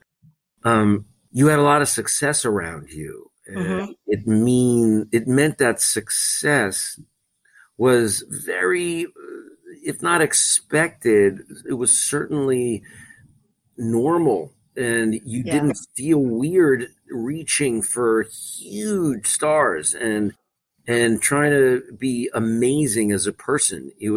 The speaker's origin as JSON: {"language": "English", "town": "Beverly Hills", "region": "California", "country": "United States", "tie": "born or raised there", "said": "And I loved growing up in Beverly Hills. I thought it was awesome."}